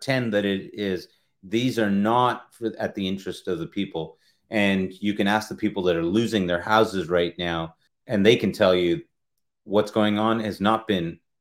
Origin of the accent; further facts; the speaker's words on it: Canada; We're Canadians.